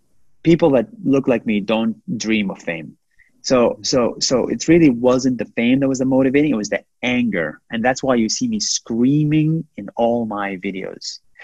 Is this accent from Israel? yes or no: yes; Israel; also born or lived in United States; now in Singapore; I come from Israel, the country with the most militarized country. I live in Singapore, another militarized country. I studied in the U.S., another militarized country.